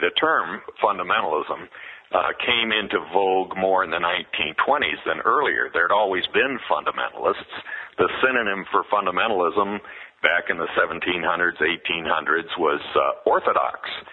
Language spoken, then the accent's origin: English; Dixon, Illinois, United States; And I grew up in Dixon, Illinois, just down the road from Wheaton, Illinois